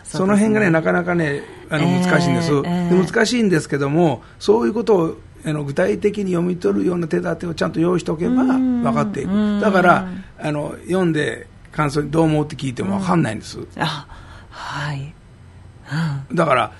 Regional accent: Owariasahi, Aichi, Japan; 特に尾張旭の場合ですと、自分の地元ということもありますし、

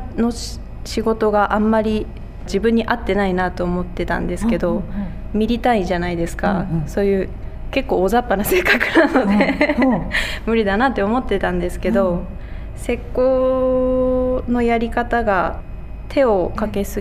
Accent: Tochigi, Japan; 出身は栃木なんですけど

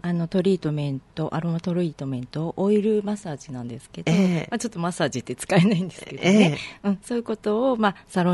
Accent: Nagoya, Aichi, Japan; 名古屋、地元が名古屋なので、うん、に戻ることになって、

